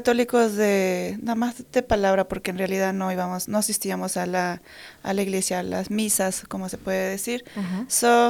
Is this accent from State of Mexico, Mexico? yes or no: yes; Coatepec Harinas, State of Mexico, Mexico; yo soy del Estado de México, de un lugar que se llama Coatepec, Harinas.